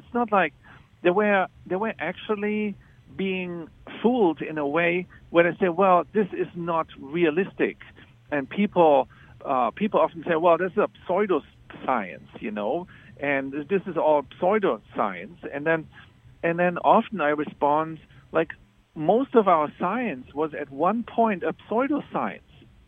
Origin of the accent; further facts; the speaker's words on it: Germany; English is a second language; and I you know, I grew up in Germany